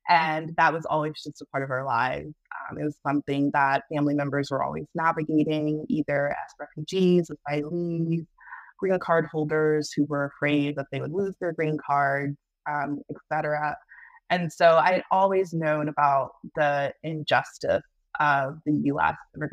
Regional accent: Virginia, United States; But I drove, you know, growing up in Virginia.

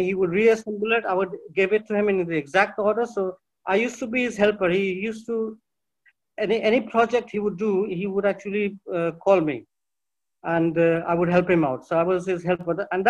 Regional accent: London, United Kingdom; born there; And I was born in London, in Hammersmith.

